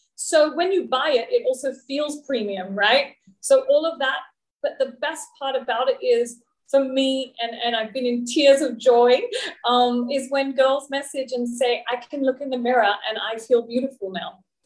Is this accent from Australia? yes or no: yes; Australia; growing up in Australia as a brown girl